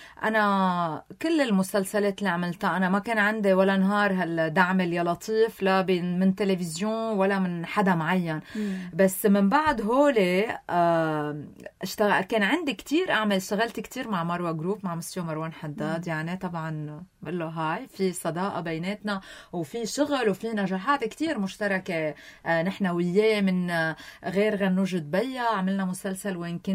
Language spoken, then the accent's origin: Arabic; Syria; هي من القصة من عندي انه انا انه سوري ما حدا احسن من حدا